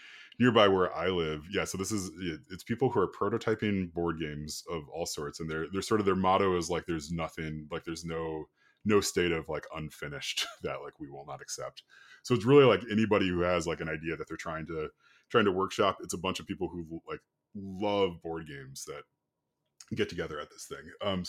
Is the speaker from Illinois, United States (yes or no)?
yes; Illinois, United States; So I grew up in the Midwest. I grew up in Illinois in the suburbs of Chicago.